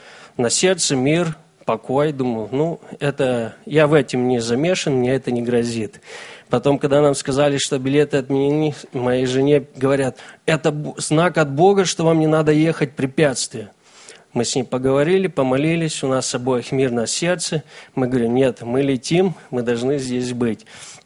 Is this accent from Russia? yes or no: no; Estonia; now in Vancouver, United States; я родом из Эстонии, проживаю в штате Вашингтон, город Ванкувер, там, где мой тесть, моя жена Инна, у меня старшая дочь Каролина, Элла и Эдик. Я родился в верующей семье, слава Богу, я и остался быть верующим